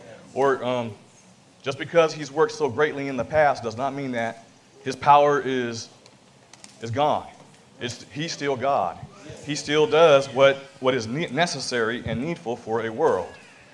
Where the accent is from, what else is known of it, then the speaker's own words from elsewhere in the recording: California, United States; I'm from California, from the Pacoima congregation. I'm under Brother Paul Phillips. And I live in the second largest city in the world, in our nation, Los Angeles.